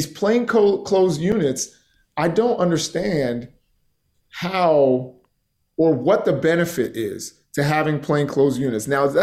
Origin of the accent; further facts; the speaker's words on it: Baltimore, Maryland, United States; you know, I'm from the Baltimore area.